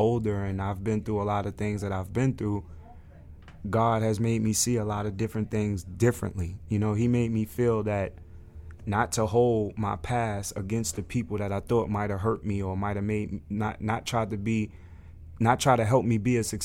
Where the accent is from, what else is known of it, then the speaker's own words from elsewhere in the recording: New York, United States; I'm just starting with New York because I'm from New York.